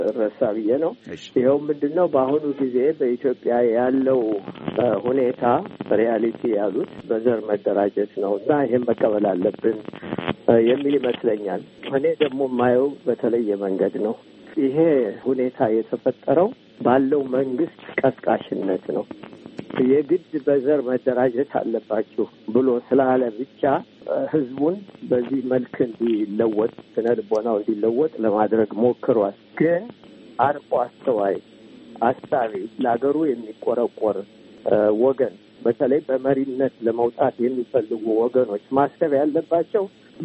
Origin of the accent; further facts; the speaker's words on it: Gondar, Amhara, Ethiopia; እኔ ለምሳሌ ጎንደር ተወልጄ አድጌ